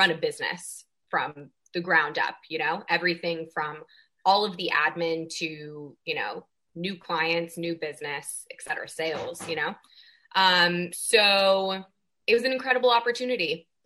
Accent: San Francisco, California, United States; So I'm born and raised in California, Northern Bay Area, Northern California, Bay Area, San Francisco, and then went to college

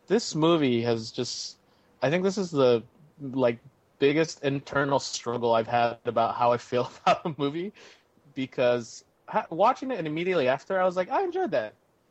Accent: California, United States; As a Californian, you know, usually we worry about earthquakes.

